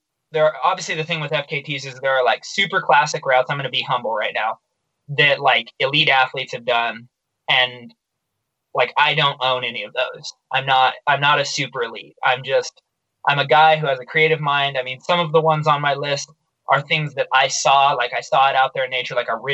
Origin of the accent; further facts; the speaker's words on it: Baker City, Oregon, United States; And it's right near my hometown, Baker City. And so it sort of feels like my backyard. We used to go swim and play and boat and fish in the Snake River.